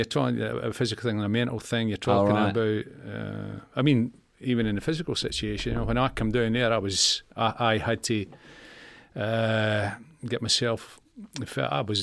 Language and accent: English; Scotland, United Kingdom; moved away; But when I came down from Leeds to Leeds from Scotland, Don Revy put me between Eddie Gray and Peter Lorimer to get stripped